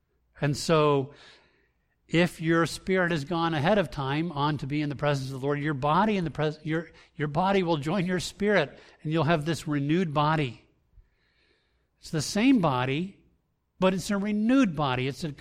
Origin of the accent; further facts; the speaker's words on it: Bahamas; And I was brought up in the Bahamas when I was a little boy.